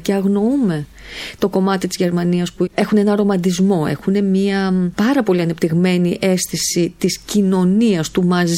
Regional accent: Kefalonia, Ionian Islands, Greece; εγώ ως νησιώτισσα, γιατί είμαι από την Κεφαλονιά

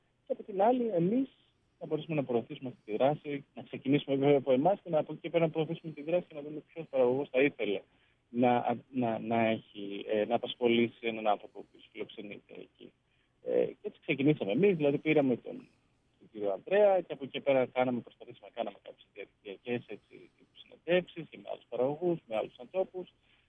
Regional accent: Karditsa, Thessaly, Greece; born there; now in Kozani, Greece; Όχι, εγώ γεννήθηκα στην Καρδίτσα.

